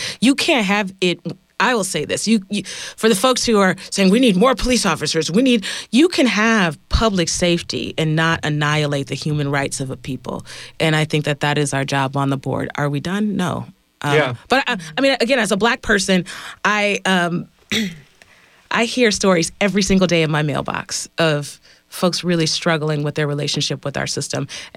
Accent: California, United States; I know as a young person born and raised in the Bay Area that Black kids are not the only ones jumping the turnstiles.

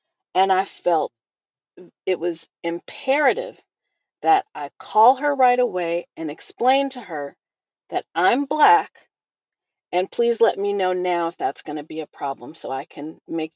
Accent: Jackson, United States; And there was no diversity in my hometown of Jackson at that time.

